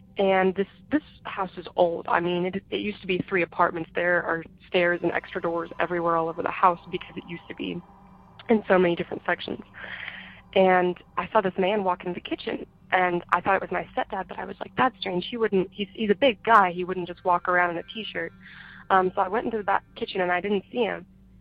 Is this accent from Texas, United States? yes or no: no; Arkansas, United States; I'm from Arkansas, and I am 17 years old